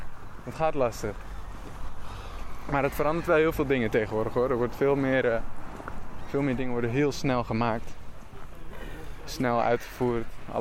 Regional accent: Amsterdam, North Holland, Netherlands; Maar die heeft altijd gewoond waar ik ben opgegroeid. En dat is volgens mij een Ganshoef.

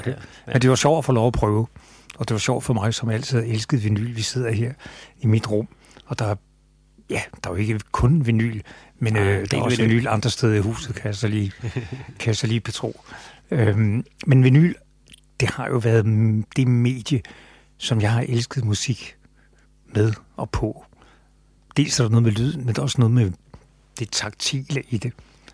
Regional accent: Copenhagen, Capital Region of Denmark, Denmark; Jeg er fra København

